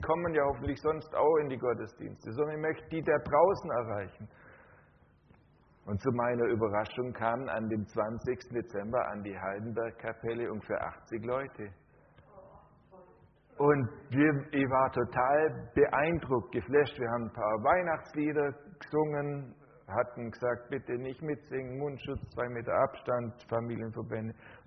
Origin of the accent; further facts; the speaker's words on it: Ailingen, Baden-Württemberg, Germany; Ich komme aus Eilingen bei Friedrichshafen